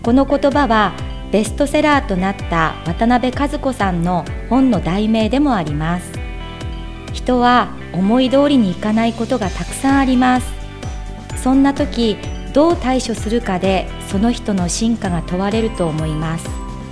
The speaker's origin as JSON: {"language": "Japanese", "town": "Yokote", "region": "Akita", "country": "Japan", "said": "出身は横手市です。"}